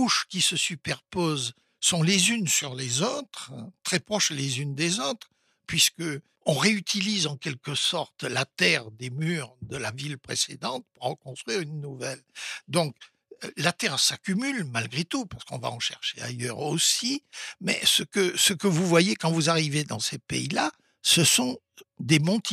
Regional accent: France; ça a toujours été comme ça chez nous en France

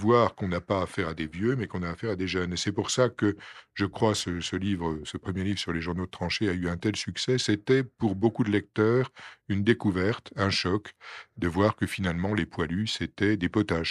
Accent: Belfort, Bourgogne-Franche-Comté, France; born there; j'en ai un exemple dans ma région natale, qui est la ville de Belfort

